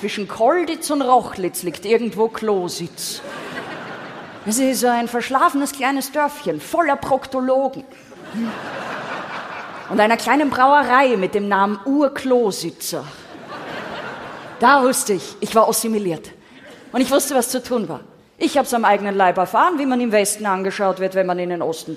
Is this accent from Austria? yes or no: yes; Austria; now in Germany; Noch dazu als Österreicher, von Österreich nach Ostdeutschland